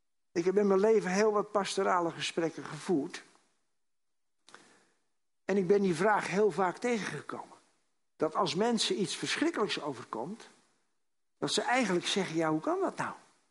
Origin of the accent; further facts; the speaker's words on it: Bible Belt, Netherlands; Wij komen uit de Bijbelbelt